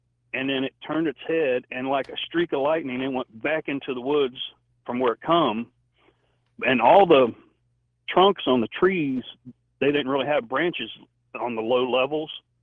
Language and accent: English; Ohio, United States; And I'd never seen nothing like that because I'm from Ohio.